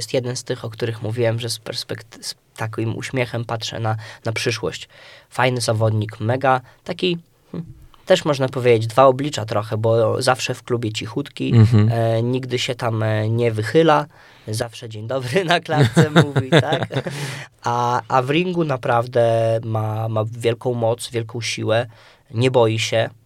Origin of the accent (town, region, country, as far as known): Łomża, Podlaskie Voivodeship, Poland; born or raised there